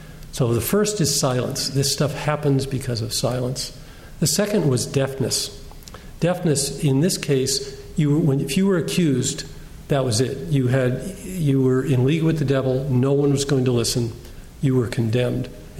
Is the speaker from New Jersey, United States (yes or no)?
no; Wilkes-Barre, Pennsylvania, United States; he was at some meeting with a bunch of guys in public square near my hometown in Wilkes-Barre, Pennsylvania.